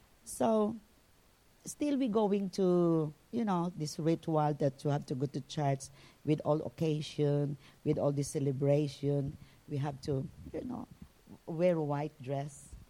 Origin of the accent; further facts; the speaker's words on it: Philippines; English is a second language; I'm a Filipina. Way back home in the Philippines, we are a devoted Catholic faith.